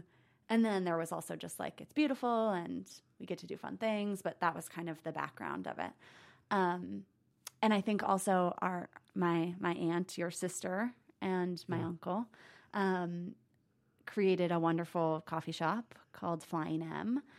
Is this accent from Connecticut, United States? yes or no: no; California, United States; now in Idaho, United States; because I grew up in California, justify to people why Idaho is actually this amazing place that has a lot to offer.